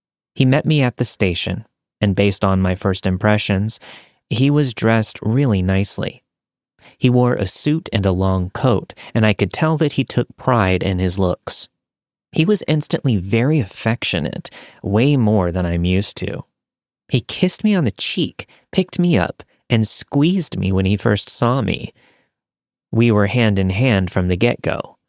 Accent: Victoria, Australia; I'm from Victoria, Australia, but he was working in Victoria. I was 24 at the time

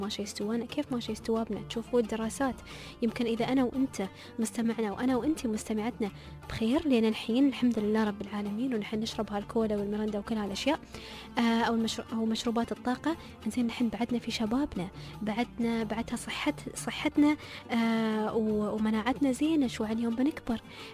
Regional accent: United Arab Emirates; هني عندنا في الإمارات

